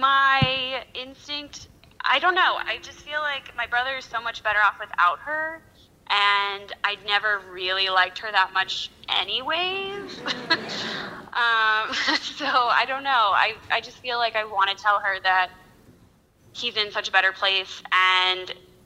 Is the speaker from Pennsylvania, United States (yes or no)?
no; Chicago, Illinois, United States; I'm from Chicago.